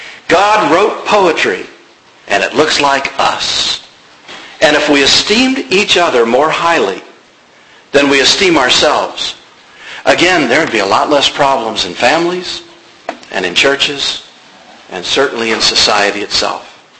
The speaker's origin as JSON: {"language": "English", "country": "United States", "said": "And I don't say this because I'm an American."}